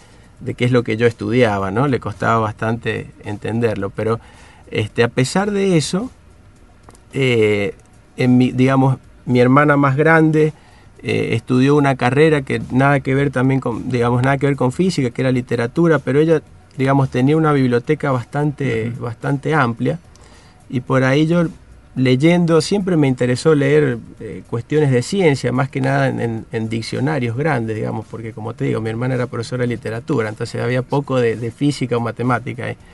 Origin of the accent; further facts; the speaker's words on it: Guaymallén, Mendoza, Argentina; also born or lived in Godoy Cruz; nací en Godoy Cruz, como gran parte de los mendocinos que somos por ahí cerca de la capital, nacemos en el Hospital Español y después me crié en Guaymallén.